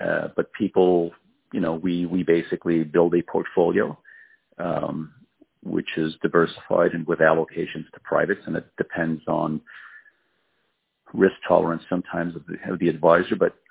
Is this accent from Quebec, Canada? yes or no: yes; Montreal, Quebec, Canada; Montreal.